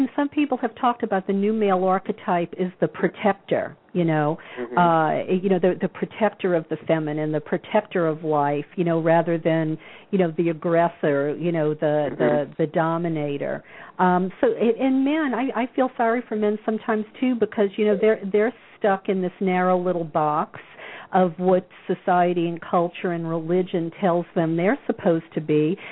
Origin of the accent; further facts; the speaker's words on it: New Orleans, Louisiana, United States; I came from the Bible Belt of New Orleans and look where I am.